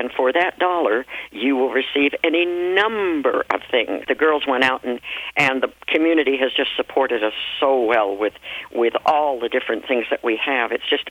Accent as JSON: {"language": "English", "region": "London", "country": "United Kingdom", "tie": "born or raised there", "moved": "yes", "lives_now": "Salt Lake City, United States", "said": "my memories as a child in England, because I was raised in England, in London during World War II"}